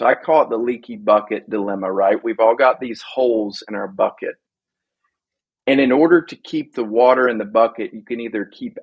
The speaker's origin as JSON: {"language": "English", "region": "Alabama", "country": "United States", "said": "I mean, I'm from Alabama, so I'm pretty bad at math"}